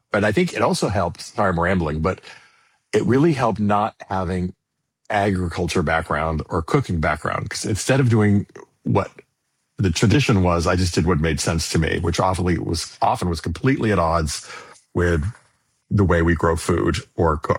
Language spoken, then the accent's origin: English; California, United States; And I grew up in California loving beans.